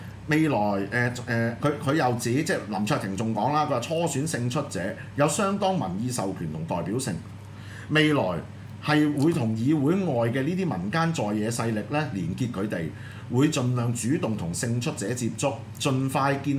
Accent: Hong Kong; 一樣都係我哋香港人嘅敵人

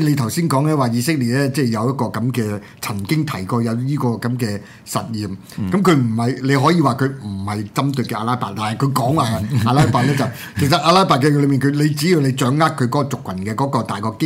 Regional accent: China; 我哋中國人知噶啦

